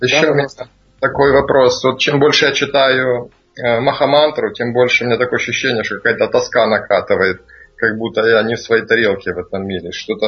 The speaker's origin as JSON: {"language": "Russian", "country": "Ukraine", "said": "Я из Украины."}